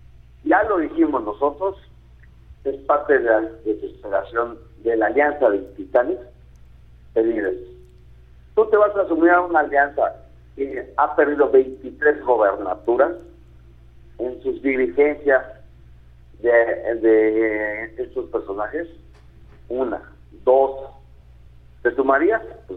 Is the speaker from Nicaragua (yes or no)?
no; Mexico